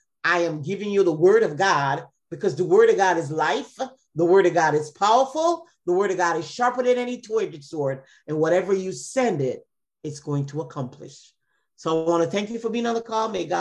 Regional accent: Jamaica; I'm able to speak Patois because I'm from Jamaica. So therefore, I could talk to my Jamaican people in Patois. I don't know nothing about Spanish.

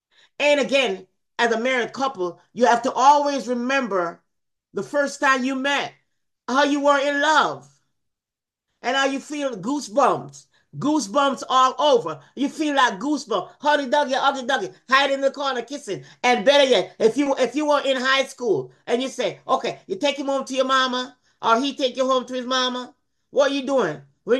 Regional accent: Jamaica; I'm from Jamaica. I'm from a Jamaican heritage. I'm a Jamaican.

